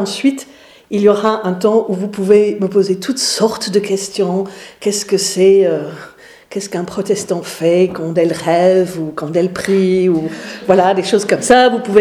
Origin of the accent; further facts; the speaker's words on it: England, United Kingdom; accent: English; French is a second language; moved away as an adult; now in France; Vous entendez, j'ai un petit accent. Il est parfois très anglais, il est parfois un peu suisse aussi. Je suis en France depuis 25 ans. Je suis pasteur aussi. J'étais ordonnée en septembre 2011 et je suis arrivée en France en octobre. Je suis d'origine anglaise.